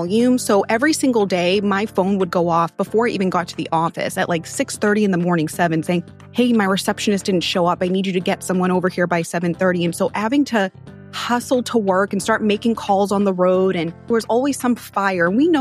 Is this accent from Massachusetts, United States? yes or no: yes; Haverhill, Massachusetts, United States; born or raised there; now in Houston, United States